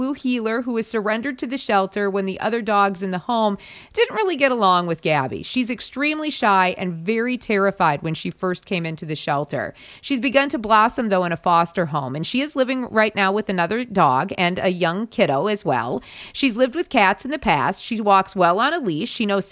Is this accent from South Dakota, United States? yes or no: yes; South Dakota, United States; In South Dakota, my home state